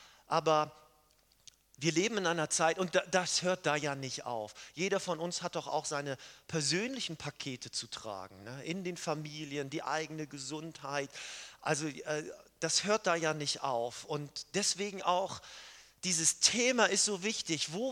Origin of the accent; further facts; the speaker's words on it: Lübeck, Schleswig-Holstein, Germany; ursprünglich komme ich von der Küste, aus Schleswig-Holstein, aus der wohl schönsten Stadt Deutschlands, nämlich Lübeck. Und ich bin mit dem Fahrrad 20 Minuten, war ich direkt am Strand.